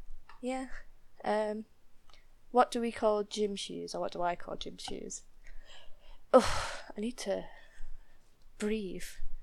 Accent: Yorkshire and the Humber, United Kingdom; I'm from Ye Old Yorkshire in England. That's North England, if you're not sure.

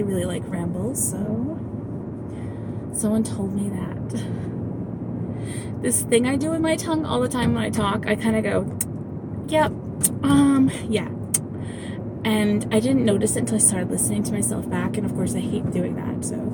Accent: North East England, United Kingdom; accent: Geordie; I'll be in Newcastle-upon-Tyne for 10 days, and I'm already forgetting my Geordie accent again.

